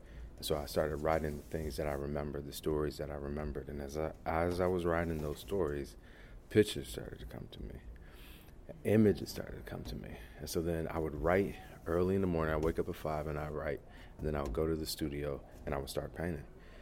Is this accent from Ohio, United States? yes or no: no; Michigan, United States; moved away as an adult; I'm from Michigan originally. My family's from Mississippi. I was born in Michigan. And I left Michigan to you know, start my life after college.